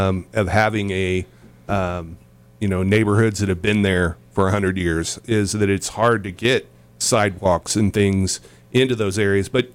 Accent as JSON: {"language": "English", "country": "United States", "tie": "born or raised there", "said": "I grew up in Farley, so just across the street, 12th and Eleanor. I'm not doxing myself anymore because I don't live there now."}